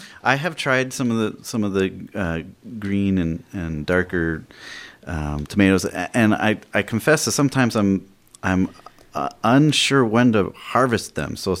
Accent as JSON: {"language": "English", "country": "United States", "tie": "born or raised there", "said": "I think I probably should confess that I grew up in the Brainwine Valley. So it's a nostalgic thing for me, too."}